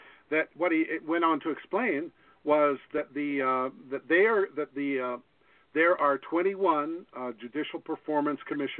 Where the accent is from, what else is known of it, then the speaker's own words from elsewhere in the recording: the South, United States; I'm from the South, and our family was, my father was a minister, and we were taught prejudice is wrong.